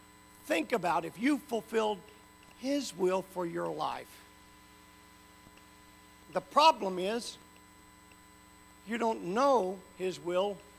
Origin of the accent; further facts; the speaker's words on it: Tennessee, United States; I'm from the South. In Tennessee, when you died, some member of the family had to sit with you all night long.